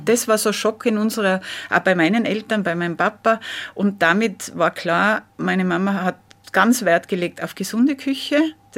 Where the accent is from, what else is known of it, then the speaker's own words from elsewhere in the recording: Innsbruck, Tyrol, Austria; Ja, also ich bin natürlich in Innsbruck aufgewachsen auch, also schon in der Stadt. Also ich bin kein Kind vom Land, aber bei uns war natürlich, das Land ist sehr nah in Innsbruck.